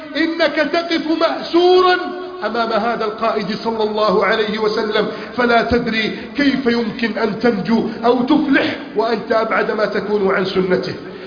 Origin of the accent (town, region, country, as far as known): Egypt